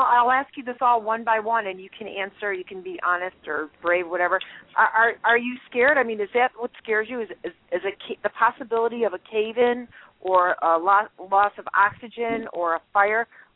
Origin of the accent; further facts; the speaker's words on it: Oregon, United States; Yeah, I'm originally from Oregon.